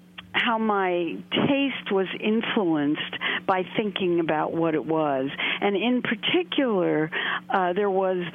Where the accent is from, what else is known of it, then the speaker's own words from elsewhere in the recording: Brooklyn, New York, United States; born there; I live in Manhattan, but I was born in Brooklyn.